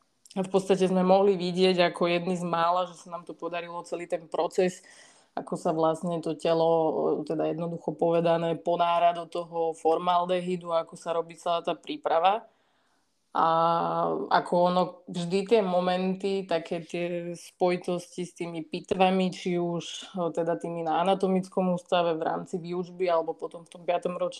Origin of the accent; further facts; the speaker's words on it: Bratislava, Bratislava Region, Slovakia; Študovala som na Univerzite Komenského, tu v Bratislave. Čiže nikam ďaleko som neodišla, keďže som rodená Bratislavčanka.